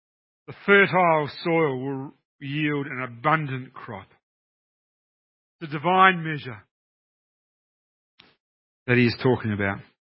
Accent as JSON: {"language": "English", "town": "Hastings", "region": "Hawke's Bay", "country": "New Zealand", "tie": "born or raised there", "said": "My hometown of Hastings in New Zealand, we used to have something called a pan."}